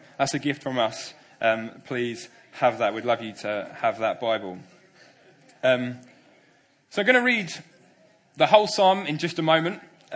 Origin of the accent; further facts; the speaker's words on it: Woking, South East England, United Kingdom; I grew up in Woking. I was part of the Coin Church, which is part of New Frontiers and now also part of Commission.